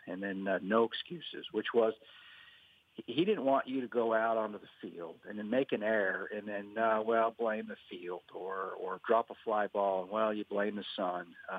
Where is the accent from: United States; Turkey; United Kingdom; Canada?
Canada; Toronto, Ontario; you know, I came from Toronto.